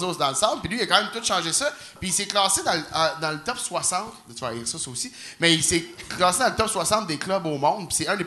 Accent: Saint-Eustache, Quebec, Canada; Parce que moi, j'étais un petit gars, là, je viens de Saint-Eustache, c'est juste à côté de Pointe-Calumet

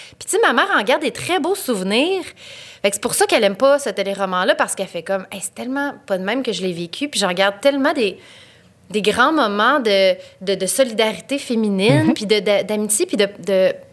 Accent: Quebec City, Quebec, Canada; born there; Moi, je suis née à Québec en 83, mais je venais pas de Québec à ce moment-là, mais ma mère était à Québec, puis elle a accouché à Québec

